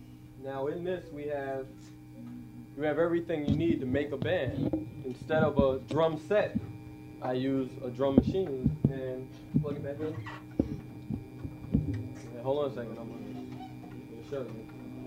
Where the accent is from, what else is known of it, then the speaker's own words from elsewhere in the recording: Queens, New York, United States; I'm from Queens, New York. I've been in the West Palm, Riviera Beach, Miami, Fort Lauderdale area for, I don't need the mic yet, for 2 years.